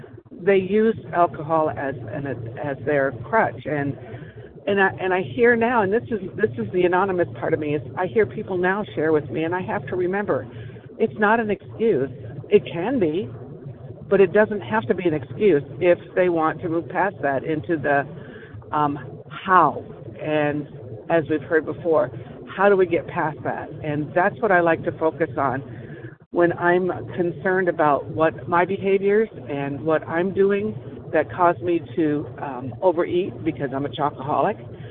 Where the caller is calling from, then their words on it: Wyoming, United States; I am from Wyoming.